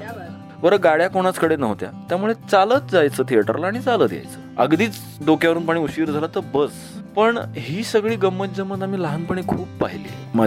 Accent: Mumbai, Maharashtra, India; born there; So yes, मुंबईतला जन्म आहे पूर्णपणे.

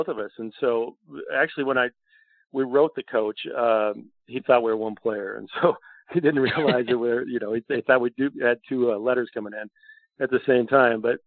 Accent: California, United States; We grew up in Southern California and he loved golf.

